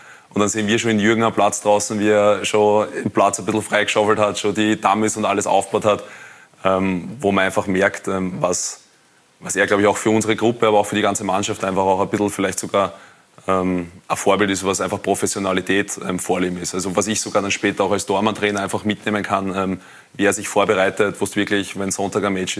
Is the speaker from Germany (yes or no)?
no; Lower Austria, Austria; ich komme aus dem Bezirk Wiener Neustadt